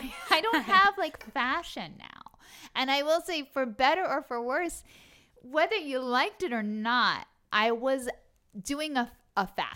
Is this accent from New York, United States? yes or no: yes; Long Island, New York, United States; We called the girls, I'm from Long Island